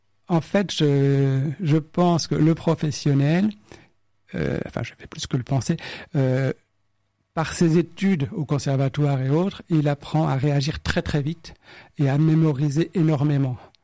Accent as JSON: {"language": "French", "town": "Rouen", "region": "Normandy", "country": "France", "tie": "born or raised there", "said": "de pouvoir découvrir à Rouen, je suis originaire de Rouen, tous les opéras"}